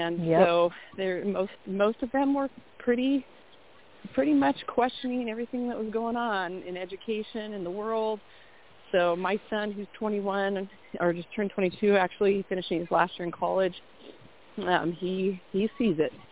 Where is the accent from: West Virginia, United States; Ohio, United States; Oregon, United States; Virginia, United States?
Oregon, United States; now in Salem, United States; I'm originally from Southern Oregon, so down near the California border. And we relocated a week before the pandemic to Salem.